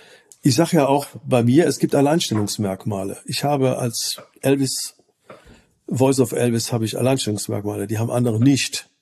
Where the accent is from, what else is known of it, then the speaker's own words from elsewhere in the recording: North Rhine-Westphalia, Germany; now in Neuwied, Germany; Ich komme eigentlich vom Niederrhein, da Richtung niederländische Grenze. Also, sag ich mal, Mönchengladbach